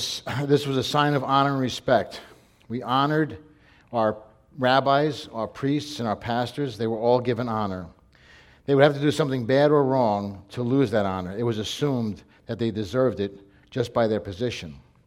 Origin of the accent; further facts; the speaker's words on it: Brooklyn, New York, United States; When I was a young guy, when I was a boy growing up, I was born in Brooklyn, we were taught about honor.